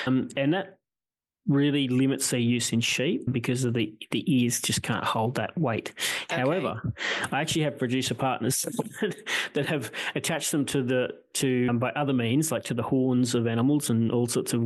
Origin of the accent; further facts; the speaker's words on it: Queensland, Australia; Remember that I'm a Queenslander and I think I'm the best, biggest and best at everything.